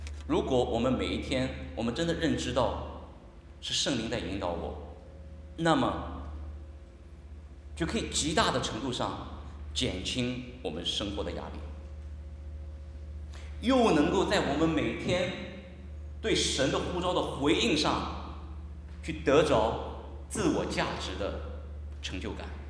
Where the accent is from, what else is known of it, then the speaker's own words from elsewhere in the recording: China; 这一点我们中国人的父母尤其清楚。